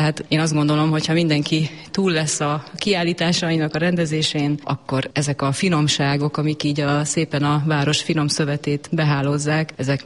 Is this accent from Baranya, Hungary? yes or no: yes; Pécs, Baranya, Hungary; tehát én pécsiként minden évben lesétálok ugye a fényfesztiválra